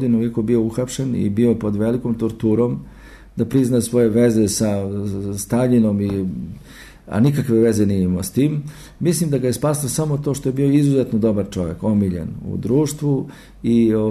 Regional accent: Skopje, North Macedonia; now in Belgrade, Serbia; Ja sam rođen u Skoplju, znači ja imam znači brata rođenog i sestru, nas je troje, svi smo rođeni u Skoplju i živjeli smo do zemljotresa 1963. godine.

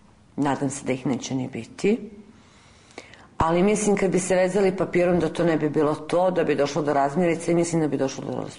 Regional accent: Odžaci, Vojvodina, Serbia; A mesto, aha, Odžaci.

